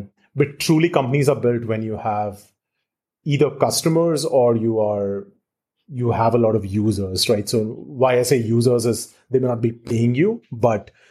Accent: India; I grew up in India.

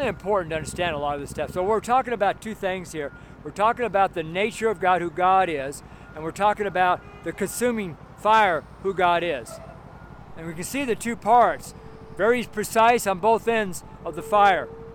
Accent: California, United States; If you're in an earthquake, I'm from California. I've been in many earthquakes.

